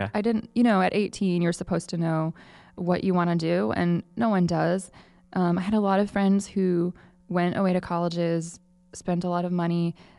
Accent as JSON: {"language": "English", "town": "Port Huron", "region": "Michigan", "country": "United States", "said": "But southeastern Michigan, a small town of about 30,000 people called Port Huron. It's the boyhood home of Thomas Edison."}